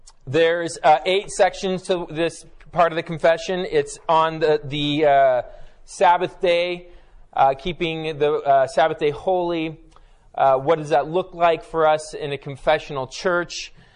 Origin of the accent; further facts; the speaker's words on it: Baden-Württemberg, Germany; I grew up in Germany, and in Germany on Sundays, in this little farming town, there's maybe five, it's in Condern, Germany, about 20 minutes from Basel, Switzerland, about 20 minutes from France.